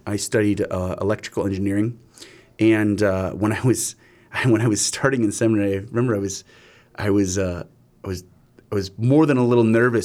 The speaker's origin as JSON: {"language": "English", "town": "Timberlake", "region": "Ohio", "country": "United States", "tie": "born or raised there", "said": "I grew up on the east side. I grew up in a little village called Timberlake. If you know where Eastlake, Willoughby, Menor, that area, I grew up over there."}